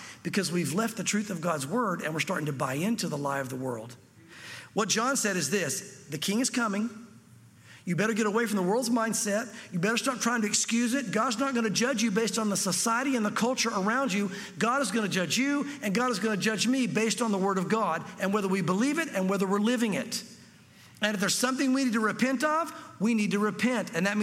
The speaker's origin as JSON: {"language": "English", "region": "the South", "country": "United States"}